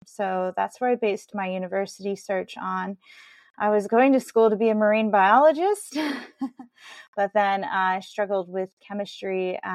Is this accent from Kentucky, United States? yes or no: no; Nanticoke, Pennsylvania, United States; I am from Pennsylvania in the United States. I grew up in a small town near the Wilkes-Barre-Scranton area called Nanticoke.